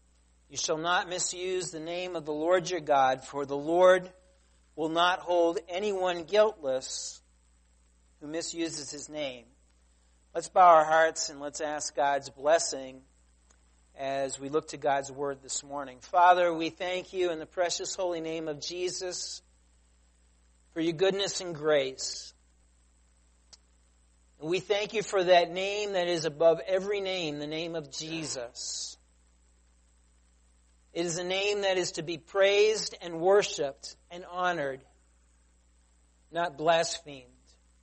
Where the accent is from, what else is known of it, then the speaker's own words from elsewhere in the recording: United States; even though I'm an American and I believe in freedom of speech